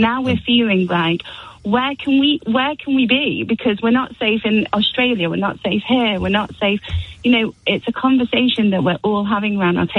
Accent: Manchester, North West England, United Kingdom; You know, I'm from Manchester and, you know, I was affected by what happened with the attack

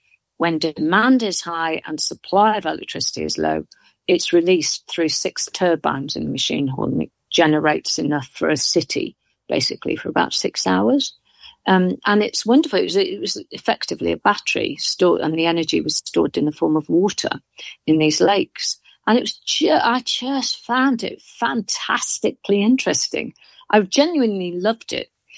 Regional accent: Wales, United Kingdom; So growing up in North Wales, I used to go to nightclubs, naughty girl, from when I was 15 with my mates.

